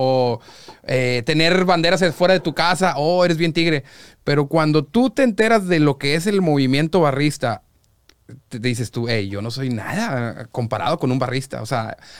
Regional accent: Cadereyta, Nuevo León, Mexico; yo soy de Cadereyta, realmente soy de Cadereyta, no soy de la zona metropolitana, soy de Cadereyta

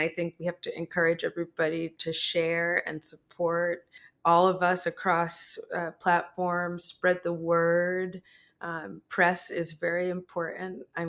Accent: Boston, Massachusetts, United States; I'm from Boston, so it's a totally different vibe, and it's definitely nice to get down to Atlanta

